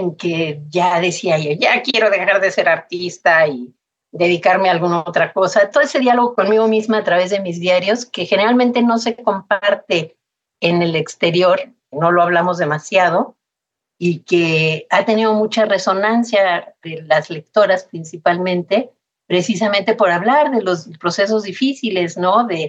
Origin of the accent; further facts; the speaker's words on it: Mexico City, Mexico; para cuando yo nací vivíamos en el Pedregal, y siempre digo que era niña popis del Pedregal, o como fifí, como se diría hoy en México